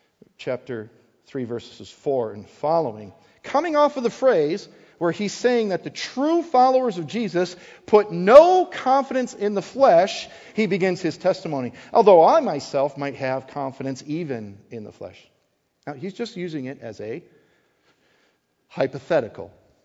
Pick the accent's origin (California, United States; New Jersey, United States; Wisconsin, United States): Wisconsin, United States; So, I'm still a northerner. I'm going to try. If I was from Wisconsin, which I am, I'd say, y'all.